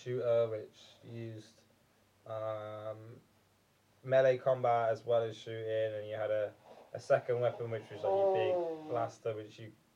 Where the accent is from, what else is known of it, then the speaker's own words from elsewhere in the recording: Nottingham, East Midlands, United Kingdom; No, I'm just from Nottingham. We don't really say our T's in Nottingham.